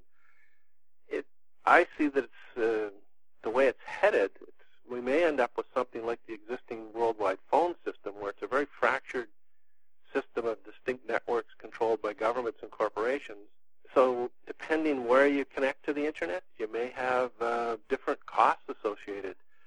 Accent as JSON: {"language": "English", "region": "British Columbia", "country": "Canada", "tie": "born or raised there", "said": "The 2010 Olympics are happening basically in my hometown. I'm located in between Vancouver and Whistler."}